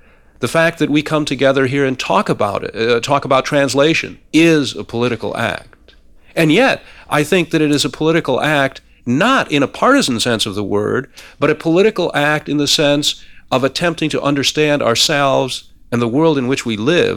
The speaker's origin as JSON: {"language": "English", "country": "United States", "said": "I think that I am an American. I love my country. I'm very deeply attached to it, and I identify with it."}